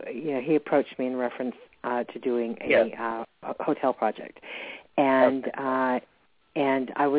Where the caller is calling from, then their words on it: Dahlonega, Georgia, United States; I'm calling from Georgia.